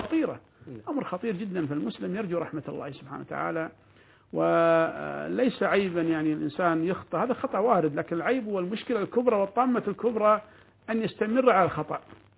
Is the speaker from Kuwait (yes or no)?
yes; Kuwait; عندنا في الكويت